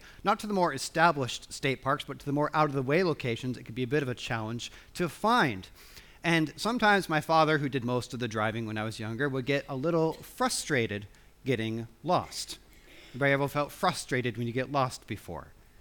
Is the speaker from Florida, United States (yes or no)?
no; Washington, United States; I have many memories growing up in Washington State with my family going on camping trips to the state of Idaho